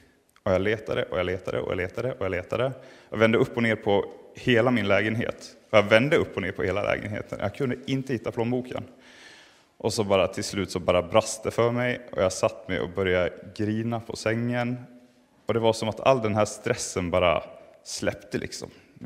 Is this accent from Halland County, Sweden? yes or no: no; Tyngsjö, Dalarna County, Sweden; Jag är född och uppvuxen i de vackra Dalarna. Närmare bestämt i Tyngsjö som ligger 6 mil söder om Malung.